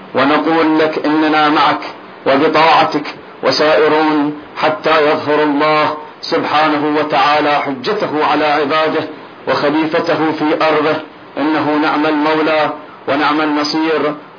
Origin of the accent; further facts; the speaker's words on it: Nasiriyah, Dhi Qar, Iraq; نحن أبناء مدينة الناصرية الفيحاء، وبالخصوص من مدينة الصدر المقدس،